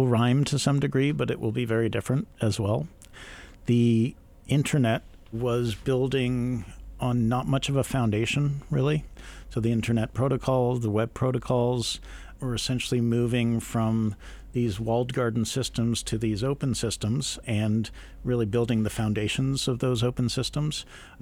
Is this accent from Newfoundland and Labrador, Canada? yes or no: no; Toronto, Ontario, Canada; I grew up in Toronto.